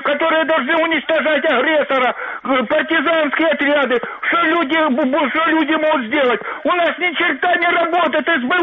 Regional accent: Kharkiv, Kharkiv Oblast, Ukraine; Добрый день, Харьковец.

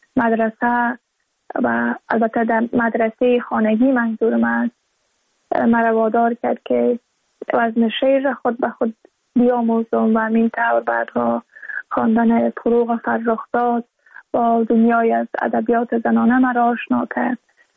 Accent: Balkh, Afghanistan; که زادگاه من، که زادگاه رابعه و مولانا است، یعنی بلخ، ما تقریبا 30 سال پیش در بلخ زاده شدم و اونجا در مدرسه رفتم

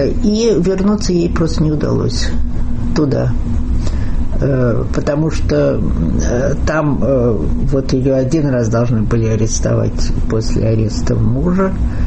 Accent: Leningrad, Saint Petersburg, Russia; moved away; И перед самой войной в мае мама и я, значит, и няня уехали из Ленинграда делать операцию.

